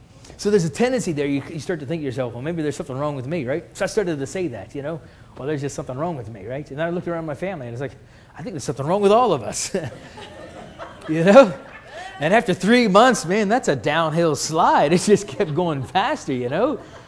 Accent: Oklahoma, United States; It doesn't mean a whole lot here, but I'm from Oklahoma, right? Oklahoma's been a state since 1907, right? We have no history.

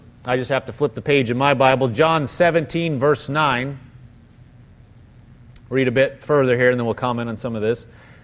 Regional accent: Massachusetts, United States; You say, well, no, I'm from Massachusetts. I grew up here.

